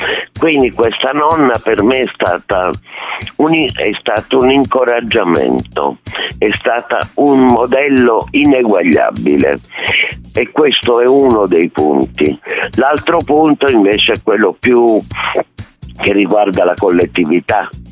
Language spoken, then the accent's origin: Italian; Rome, Lazio, Italy; also born or lived in Naples; perché io ho vissuto sempre a Roma, ma sono nata a Napoli.